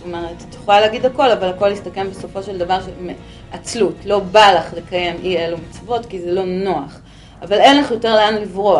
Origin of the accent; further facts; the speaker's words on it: Tel Aviv, Tel Aviv District, Israel; אני באה מבית אשכנזי, צפון תל אביבית, חילונית גאה